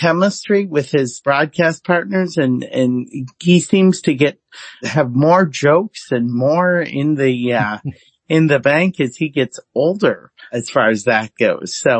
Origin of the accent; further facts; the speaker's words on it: Waukesha, Wisconsin, United States; I'm from Waukesha, Wisconsin. So I'm a Brewers fan